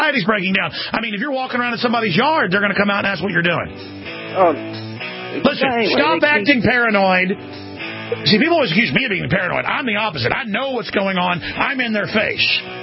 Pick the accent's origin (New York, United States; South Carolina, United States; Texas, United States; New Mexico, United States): Texas, United States; Dallas; I grew up in Dallas and watched that go on.